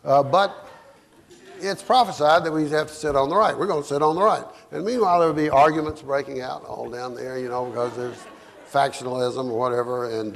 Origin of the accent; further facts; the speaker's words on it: the South, United States; Because I'm from the South, I have to explain things in the North